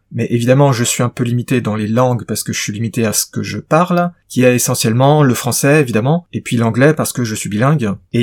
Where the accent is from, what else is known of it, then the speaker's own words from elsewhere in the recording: France; puisque je suis français et que j'habite en France